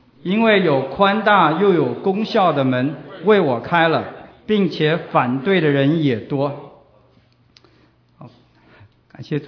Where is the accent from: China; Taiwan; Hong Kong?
Taiwan; now in Los Angeles, United States; 当年我来自台湾，他来自马来西亚，然后我们都来到遥远的美国，然后刚好就是在那个时候我们都来到洛杉矶